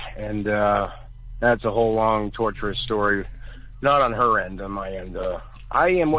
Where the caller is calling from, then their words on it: Los Angeles, California, United States; I'm calling from Sunset Boulevard in Los Angeles, California.